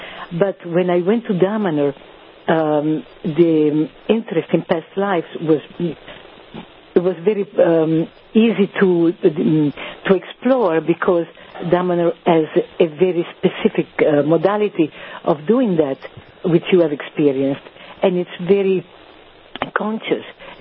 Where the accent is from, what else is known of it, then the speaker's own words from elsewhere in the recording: Ravenna, Emilia-Romagna, Italy; Well, originally I am from Ravenna, which is on the other side, in the eastern side of Italy, on the Adriatic Sea, a little bit south of Venice. But right now I live a little bit north of Turin, which is where Domenhur is located.